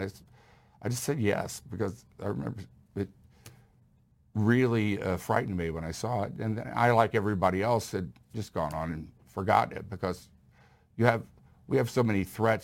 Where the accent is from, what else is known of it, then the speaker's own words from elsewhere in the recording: Houston, Texas, United States; Because it was when I grew up in Houston, John Glenn went up. I was in the second grade, they rolled the TV in.